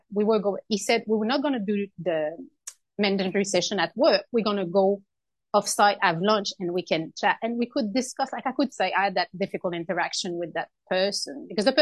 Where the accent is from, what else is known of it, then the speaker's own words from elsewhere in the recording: Canada; So I'm from Canada originally.